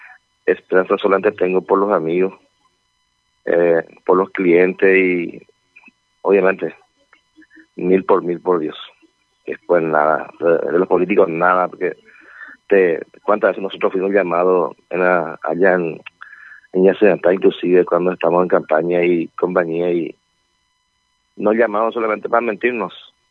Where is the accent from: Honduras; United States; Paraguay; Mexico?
Paraguay; Duele como paraguayo, como comerciante, duele realmente como paraguayos que somos